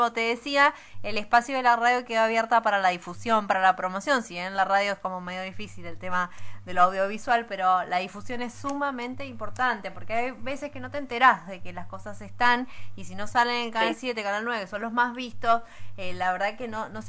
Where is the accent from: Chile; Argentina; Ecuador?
Argentina; Mendoza; Todas esas cosas que nos identifican como mendocinos